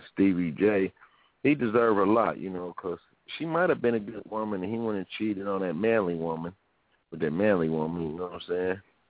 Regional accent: Sacramento, California, United States; I'm from Sacramento too. … And I know how

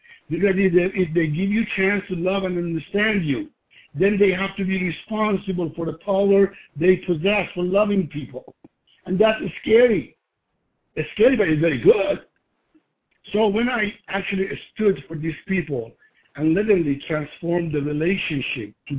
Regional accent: Iran; English is a second language; moved away as an adult; I'm born and raised in the Middle East. I'm born and raised in Iran. Obviously, you can hear my accent.

